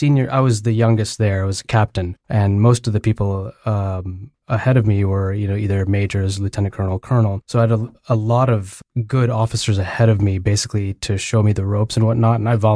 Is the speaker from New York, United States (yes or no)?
yes; New York, United States; So I grew up in New York. I did a medical school in Philadelphia at Drexel.